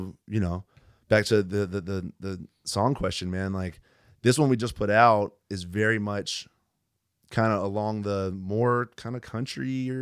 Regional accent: the South, United States; I mean, I grew up in the South, and so like, the blues and gospel and stuff like that.

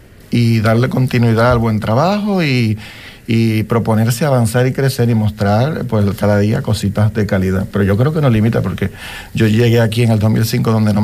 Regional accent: Dominican Republic; now in Fuerteventura, Spain; yo llegué de República Dominicana en el 2005 a Fuerteventura.

